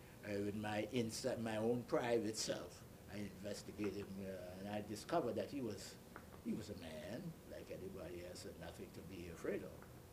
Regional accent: Crooked Island, Bahamas; also born or lived in Nassau; I was born in Nassau, Bahamas. At an early age, my mother sent me to an island called Crooked Island, spelled C-R-O-O-K-E-D Island.

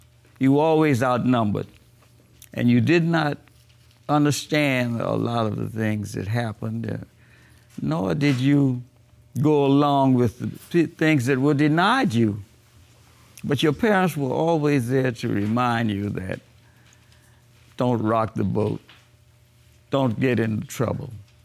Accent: Miami, Florida, United States; also born or lived in Nassau, Bahamas; Well, I was born in Nassau, Bahamas. And 4 months after my birth, my parents decided to move to Miami. So I've been around since 1919, which is, I celebrated my 87th birthday last month.

